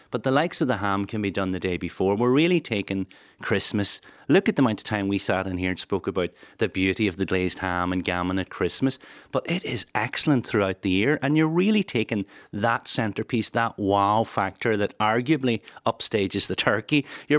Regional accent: Ireland; And us as Irish, we need something in our hand to be comfortable.

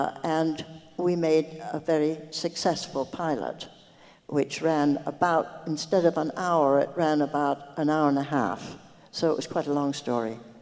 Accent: London, United Kingdom; being a Londoner myself and knowing the Cockney spirit

